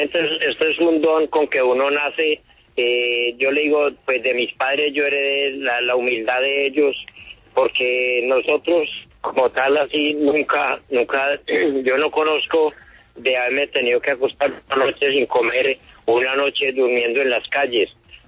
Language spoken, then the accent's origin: Spanish; Antioquia, Colombia; ustedes saben de que yo soy antioqueño, pero mi corazón es colombiano